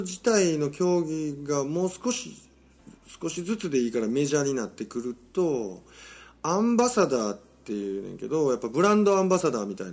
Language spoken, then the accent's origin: Japanese; Kobe, Hyogo, Japan; 僕は地元神戸の地元西宮ストークスに入れときましたけどね。